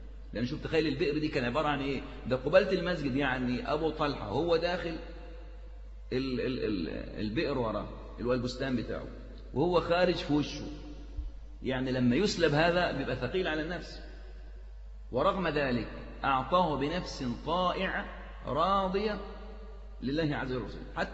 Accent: Egypt; عندنا في مصر

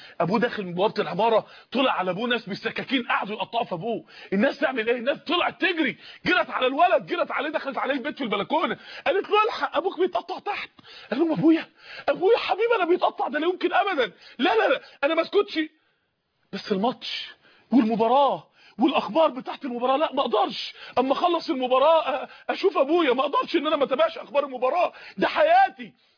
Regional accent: Mansoura, Dakahlia, Egypt; عندنا في المنصورة

